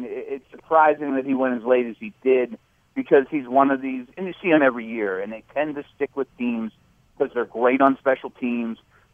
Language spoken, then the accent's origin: English; Pittsburgh, Pennsylvania, United States; I'm from Pittsburgh and know the area, you know, this country well.